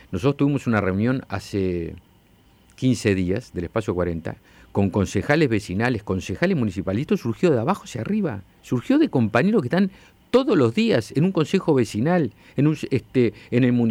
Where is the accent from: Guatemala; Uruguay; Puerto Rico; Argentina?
Uruguay; Montevideo; que tenemos origen en Montevideo, que somos de aquí de Montevideo